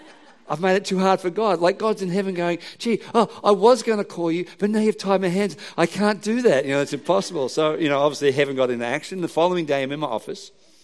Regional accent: Australia; So Bernie's like, well, we're from Australia.

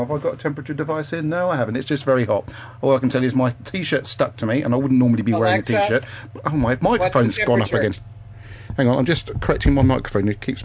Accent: United Kingdom; We're from Great Britain, and she's from Mexico.

